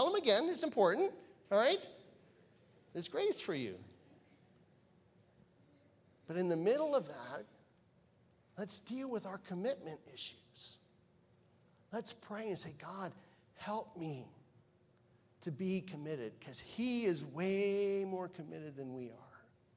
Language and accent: English; Canada; Just as I'm a Canadian, and wherever I go, I'm representing the country of Canada.